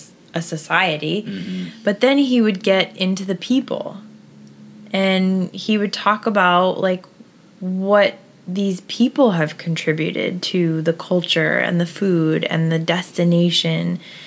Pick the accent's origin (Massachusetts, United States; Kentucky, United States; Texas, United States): Massachusetts, United States; he actually got his career started up in my home state of Massachusetts.